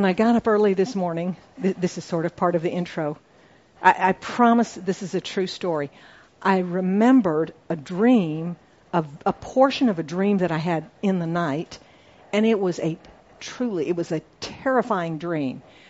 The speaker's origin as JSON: {"language": "English", "region": "Alabama", "country": "United States", "tie": "born or raised there", "also_born_or_lived": "Singapore", "said": "I grew up with them in Singapore and South Alabama."}